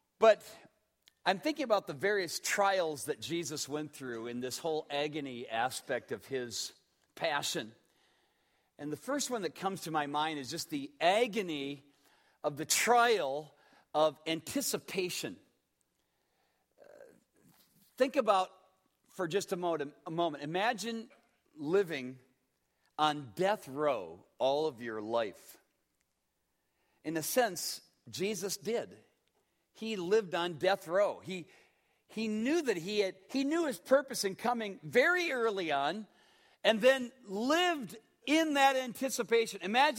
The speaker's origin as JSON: {"language": "English", "town": "Waterloo", "region": "Iowa", "country": "United States", "tie": "born or raised there", "said": "John Wayne Gacy was from my hometown of Waterloo, Iowa."}